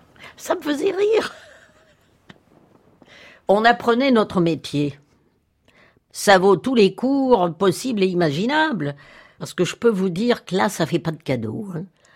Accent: Nice, Provence-Alpes-Côte d'Azur, France; Je viens du Sud, je viens de Nice. J'étais montée à Paris, comme on dit là-bas, pour être comédienne.

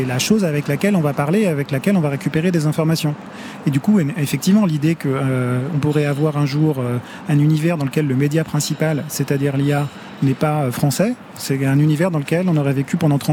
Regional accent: France

